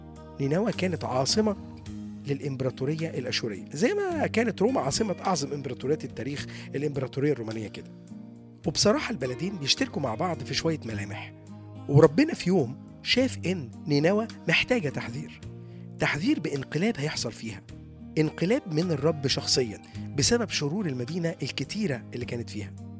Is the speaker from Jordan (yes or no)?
no; Egypt; مفروض كمصريين كمان كلنا نقدم توبة